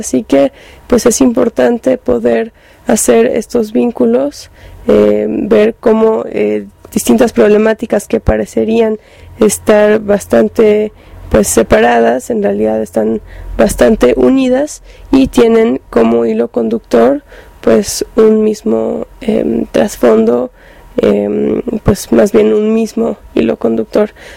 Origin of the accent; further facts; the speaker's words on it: Mexico; todos los problemas que padecemos como pueblo mexicano